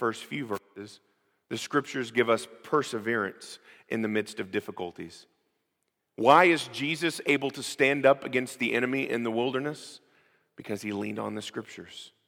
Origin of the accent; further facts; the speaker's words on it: United States; We don't know what it means to need to persevere in our faith because, well, we're American. This is just what we do. This is who we are.